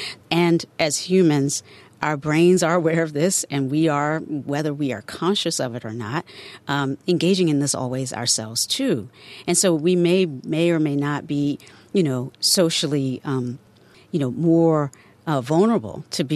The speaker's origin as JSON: {"language": "English", "region": "North Carolina", "country": "United States", "tie": "born or raised there", "said": "I grew up in the South, around in a particular time and place, like born in segregated North Carolina, where most of the people around me were African American, small number of whites"}